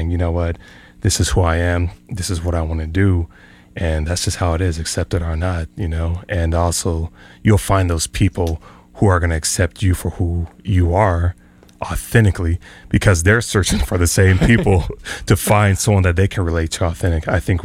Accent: New Mexico, United States; now in Tucson, United States; Not originally, but I've been in Tucson for about almost 17, 18 years. Yeah. Originally from New Mexico, then moved out to Arizona.

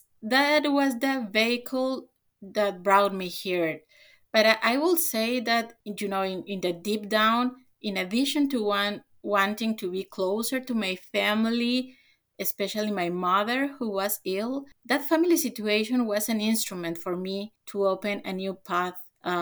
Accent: Agua Prieta, Sonora, Mexico; also born or lived in Douglas, United States; Because I am a Sonoran Arizonan, like so many other people here. My case is a little bit different because I was born in Douglas, but I grew up in Agua Prieta. So even when I am a US citizen from birth, I'm also an immigrant in my own country.

